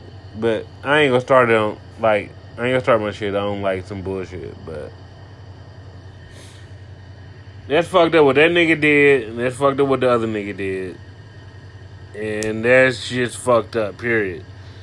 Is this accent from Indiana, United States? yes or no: yes; Indianapolis, Indiana, United States; And I'm from Indianapolis. I'm not from New York. I'm not from Atlanta. I'm not from Florida. I'm not from California.